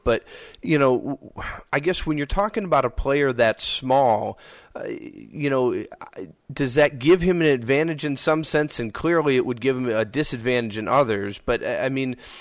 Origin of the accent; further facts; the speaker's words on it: Minnesota, United States; you know, I grew up in Minnesota. I have a lot of friends that are Viking fans.